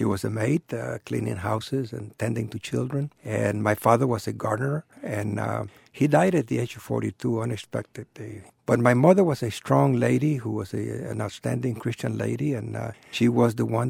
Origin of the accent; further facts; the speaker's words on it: Robstown, Texas, United States; Well, I was born in Robstown, Texas, and I was born into a very, very poor family. I lived in a neighborhood that was a mixed neighborhood